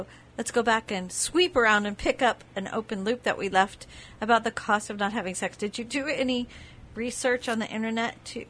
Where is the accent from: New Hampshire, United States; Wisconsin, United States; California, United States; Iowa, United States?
Iowa, United States; I grew up in Iowa where my father was a farmer